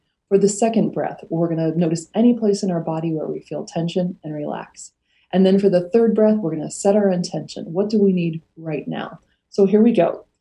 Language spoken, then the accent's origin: English; Columbus, Ohio, United States; Now, wait a minute, Virgil. I grew up in Columbus, Ohio, so you be careful about